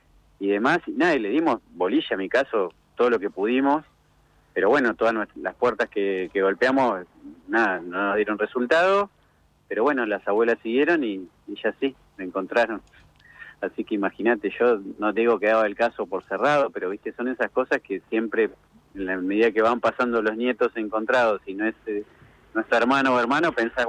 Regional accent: La Plata, Buenos Aires Province, Argentina; born there; nací en La Plata, fui parte de Hijos La Plata

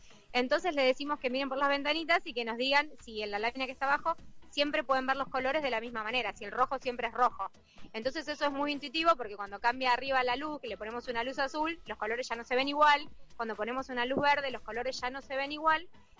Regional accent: La Plata, Buenos Aires Province, Argentina; Soy de acá, de La Plata, sí.

